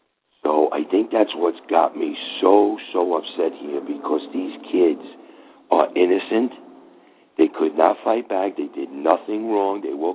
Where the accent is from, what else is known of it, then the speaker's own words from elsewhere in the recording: United States; I'm an American. I'm a father.